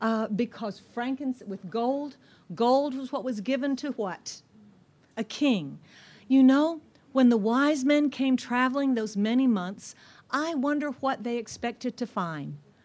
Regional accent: United States; You all know that I am from North America, that I'm American.

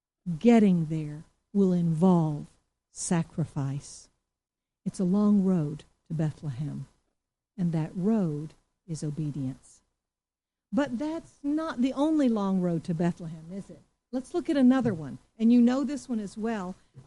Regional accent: Singapore; also born or lived in United States; although I'm from the U.S. and I'm American, I grew up in Singapore, and I grew up in Singapore in the 60s, and I still remember engagements in the church in Singapore.

